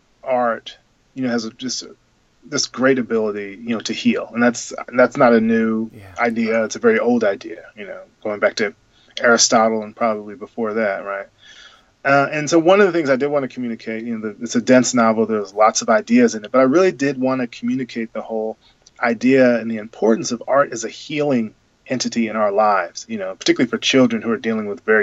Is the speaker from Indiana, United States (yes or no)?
no; Missouri, United States; And so even though I'm from, you know, born and raised in Missouri and grew up very differently from Lolly